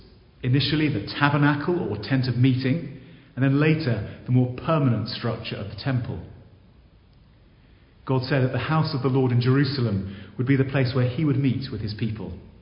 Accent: South West England, United Kingdom; I'm originally from Dorset.

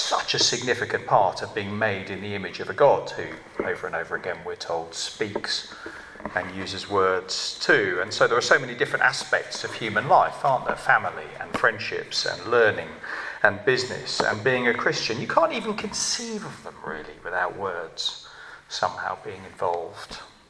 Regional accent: United Kingdom; We are British, or most of us are British. Apologies if you are an American. We love Americans. Some of our best friends are Americans, but here in this country we speak quite a bit less.

